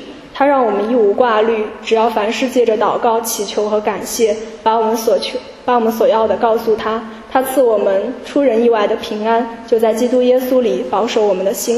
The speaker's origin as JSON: {"language": "Chinese", "town": "Kunming", "region": "Yunnan", "country": "China", "tie": "born there", "said": "我出生在云南省昆明市，我的爸爸妈妈都是普通的工程师，他们的收入虽然不高，可是他们也就不用出去应酬"}